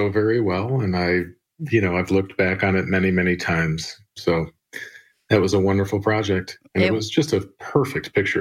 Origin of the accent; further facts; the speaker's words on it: Chicago, Illinois, United States; Basically, I was born and raised here in Chicago.